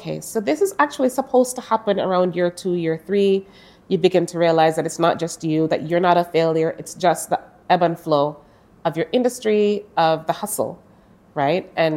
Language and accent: English; Kingston, Jamaica; moved away as an adult; now in Canada; So I was raised in Kingston, Jamaica.